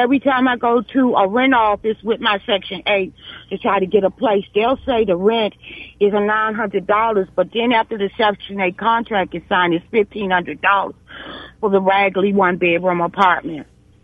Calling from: Washington, District of Columbia, United States; from Southeast

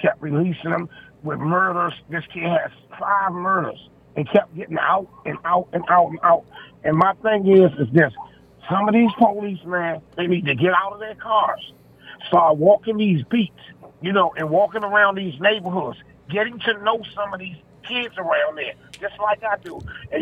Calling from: District Heights, Maryland, United States; I'm calling from the District Heights area. I'm a barbershop owner over in this area.

